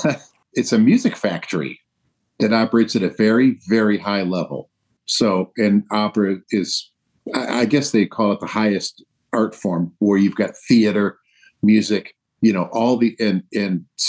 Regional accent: Rockford, Illinois, United States; also born or lived in El Paso, Texas; Well, I was an, you know, Army kid. So I was born in El Paso, Texas, and lived there for about, probably 6 weeks, and then to Rockford. And that's where I grew up. On Ridge Avenue.

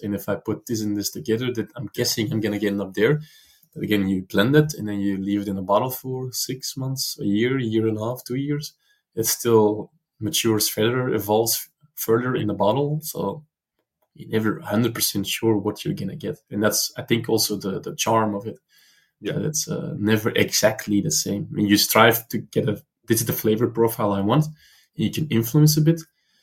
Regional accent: Antwerp, Flanders, Belgium; I mean, I'm not from this region. I'm from Antwerp.

